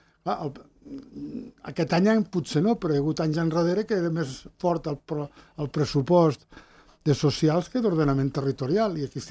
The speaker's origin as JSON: {"language": "Catalan", "region": "Sant Julià de Lòria", "country": "Andorra", "tie": "born there", "said": "Jo he nascut a Cal Tupinot de Sant Julià, encara que no sóc de casa del Tupinot de Sant Julià, però vaig néixer a casa del Tupinot."}